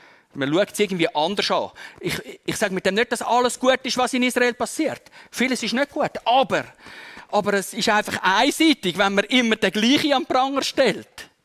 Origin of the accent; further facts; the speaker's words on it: Switzerland; und da sind wir jetzt als Schweizer auch nicht so auf der sicheren Seite